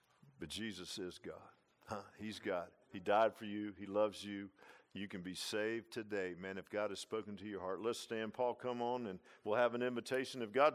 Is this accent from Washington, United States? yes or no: no; Virginia Beach, Virginia, United States; I grew up in Virginia Beach. We'd go down to Fort Story.